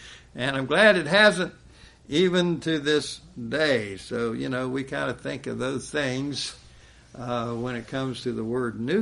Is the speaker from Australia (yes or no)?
no; Savannah, Georgia, United States; And my hometown, Savannah, was considered to be a major target as such an assault came about. Because there in Savannah, for one thing, we had a SAC Air Force base. It was right near my house.